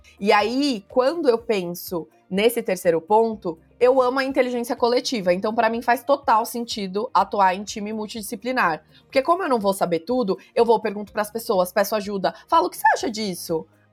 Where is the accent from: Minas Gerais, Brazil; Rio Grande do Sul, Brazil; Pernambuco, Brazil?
Minas Gerais, Brazil; Isso, eu sou mineira, eu sou uma mistura de Brasil com Egito. É uma mistura de Minas Gerais com Chile.